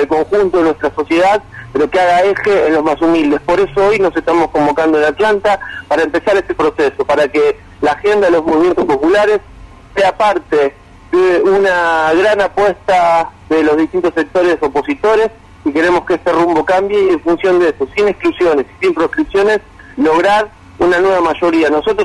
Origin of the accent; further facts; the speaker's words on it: Argentina; como argentino y como católico lo digo